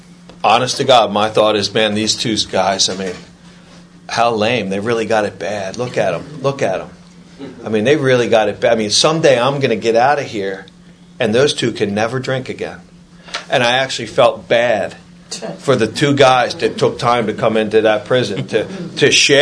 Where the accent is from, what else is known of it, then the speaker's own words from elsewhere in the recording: Ocean City, Maryland, United States; I'm a surfer from Ocean City, Maryland, in my area. Everybody's seen me surf.